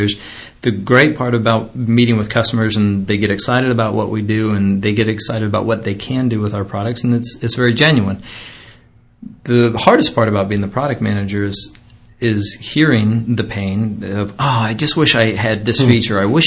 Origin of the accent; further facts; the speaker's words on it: California, United States; now in Michigan, United States; Originally from California. I grew up out in the Bay Area, came out here for business school at the University of Michigan